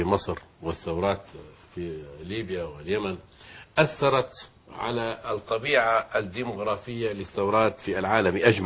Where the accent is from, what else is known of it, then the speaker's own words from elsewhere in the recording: Syria; الشارع الكردي عندنا في سوريا